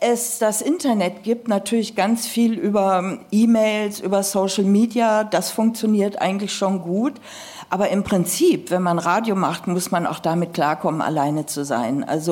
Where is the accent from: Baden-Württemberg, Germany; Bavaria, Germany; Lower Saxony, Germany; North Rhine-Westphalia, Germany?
Lower Saxony, Germany; Hanover; Außerdem, ich komme aus Hannover